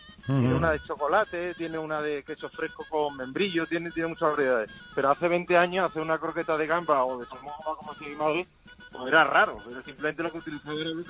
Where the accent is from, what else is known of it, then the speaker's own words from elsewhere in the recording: Seville, Andalusia, Spain; Un sevillano al aparato.